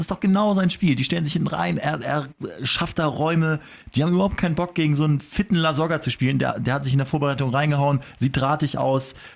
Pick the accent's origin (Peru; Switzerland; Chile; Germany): Germany; Kiel, Schleswig-Holstein; ich komme ja ursprünglich aus Kiel